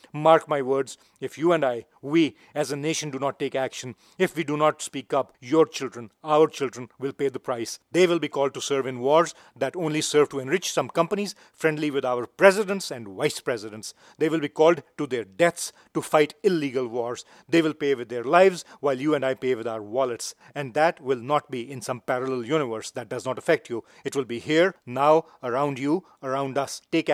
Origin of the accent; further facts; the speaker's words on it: Pakistan; Growing up in Pakistan